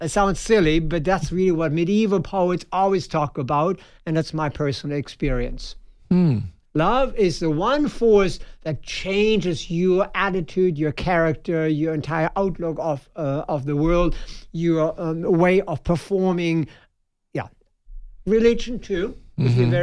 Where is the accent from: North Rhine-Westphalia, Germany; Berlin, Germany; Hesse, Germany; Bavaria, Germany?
Hesse, Germany; I'm from the state of Northern Hesse.